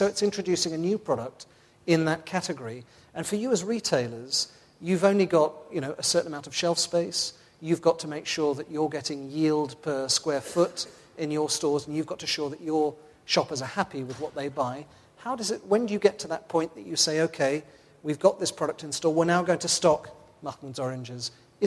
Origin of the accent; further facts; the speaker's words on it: England, United Kingdom; I had to summon up all my diplomatic skills as an Englishman